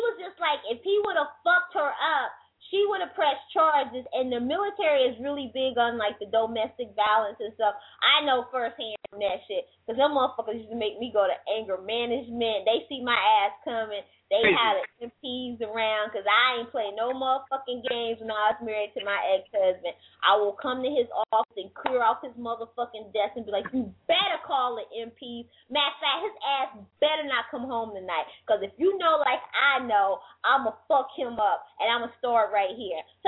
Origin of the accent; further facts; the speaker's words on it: New York, United States; I'm from New York.